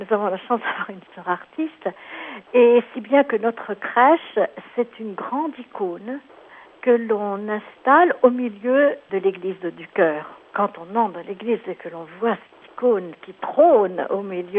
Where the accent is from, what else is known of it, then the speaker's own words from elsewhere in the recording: France; now in Rome, Italy; puisque je suis française d'origine.